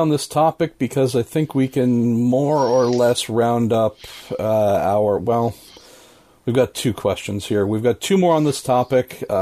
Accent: United States; And again, I can't tell you if those feelings are because I am an American or what, but at least might be a thought process to offer from this side of the Atlantic.

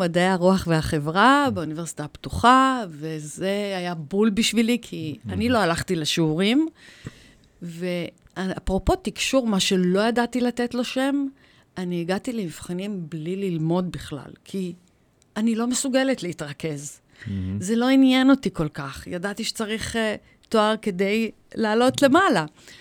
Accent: Ramla, Central District, Israel; born there; אני נולדתי ברמלה, להורים שעלו מאיראן

